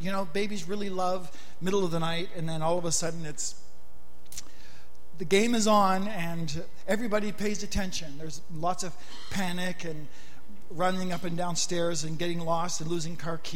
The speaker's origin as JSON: {"language": "English", "country": "Canada", "tie": "born there", "said": "I was born in March because it was, I guess it was too cold in February. I'm not sure. March was probably no picnic either in Canada at the time"}